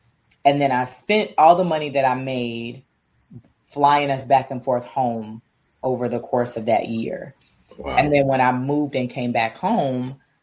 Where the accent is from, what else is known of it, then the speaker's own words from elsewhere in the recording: Durham, North Carolina, United States; also born or lived in Oregon; And not that like I'm from Durham, like we're a smorgasbord of all the things, Black, white, mm-hmm. Asian, like any background, nationality, sexuality, like you can find it in Durham.